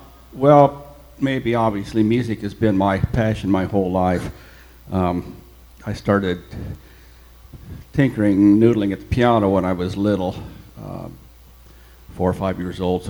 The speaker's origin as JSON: {"language": "English", "region": "Colorado", "country": "United States", "tie": "born or raised there", "said": "All right. So at that time, there was a lot of groups in the South, but I grew up in Colorado, so there wasn't a lot going on in that field"}